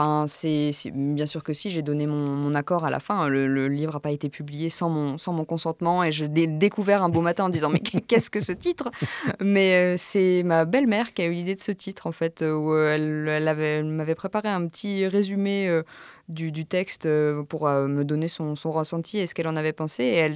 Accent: Auvergne-Rhône-Alpes, France; now in Paris, France; moi aussi, je viens de l'Ain, même si maintenant j'habite et je travaille à Paris.

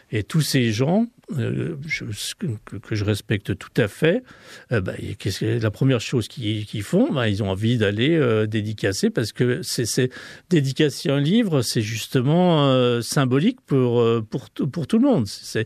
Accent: Ambérieu-en-Bugey, Auvergne-Rhône-Alpes, France; born there; je suis né en Berrieux, j'habite en Berrieux, et en Berrieux, peu de gens le savent, c'est la capitale de l'autobiographie.

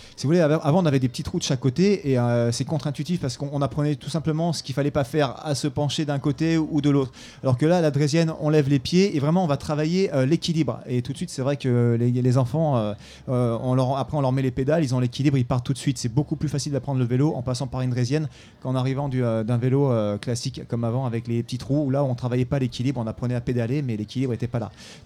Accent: Grenoble, Auvergne-Rhône-Alpes, France; parce que nous, on est de Grenoble, donc on est vraiment à la maison

